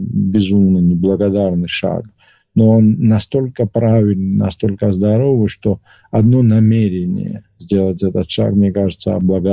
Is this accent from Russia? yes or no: no; Georgia; accent: Tatsminian dialect; мой язык в Тбилиси, ну, мой там тацминский говор, например, такого, знаете, правого побережья Куры